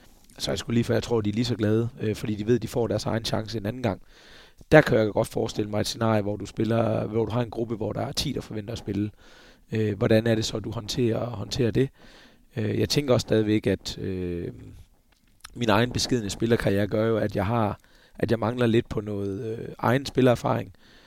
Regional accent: Esbjerg, Region of Southern Denmark, Denmark; når jeg er hjemme i Esbjerg

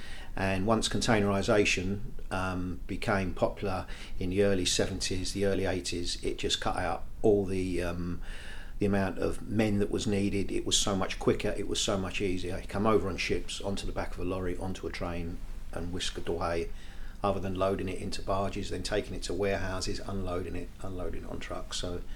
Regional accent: Blackheath, London, United Kingdom; I was born 1968, 56 year old, and I was born and brought up in Blackheath, South London, top of Greenwich Park. Went to school at Blackheath and Bluecoats in Blackheath.

